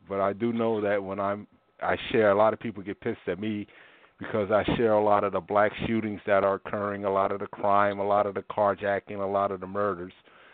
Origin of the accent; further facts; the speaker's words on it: Newark, New Jersey, United States; when I was growing up in Newark, I never was ill in the North Ward, just to be honest with you.